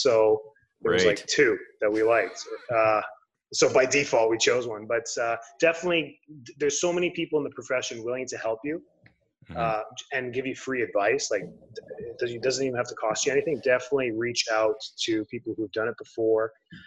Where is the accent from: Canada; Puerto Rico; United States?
Canada; Calgary, Alberta; In Calgary.